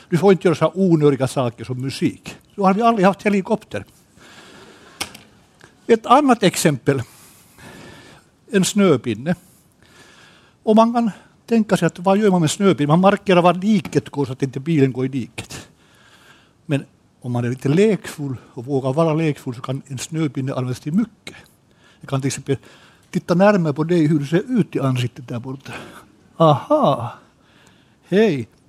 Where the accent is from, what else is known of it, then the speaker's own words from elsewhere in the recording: Finland; Och jag kommer från Finland för början.